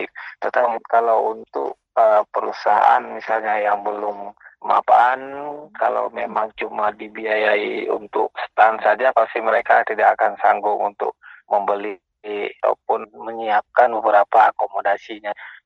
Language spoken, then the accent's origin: Indonesian; Aceh, Indonesia; kami dari Aceh bisa mempromosikan hasil-hasil pertanian yang ada di Aceh